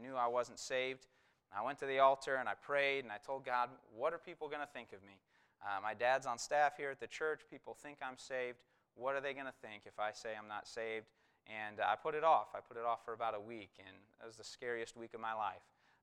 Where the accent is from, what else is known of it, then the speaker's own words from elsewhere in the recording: Gaylord, Michigan, United States; But we're from Gaylord, Michigan